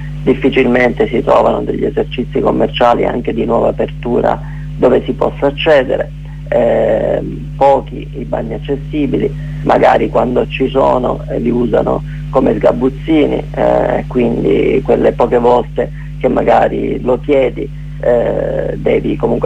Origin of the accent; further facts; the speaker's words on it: Vittoria, Sicily, Italy; Io provengo da Vittoria, una cittadina della provincia di Ragusa, dove veramente è quasi impossibile per una persona con disabilità vivere il quotidiano.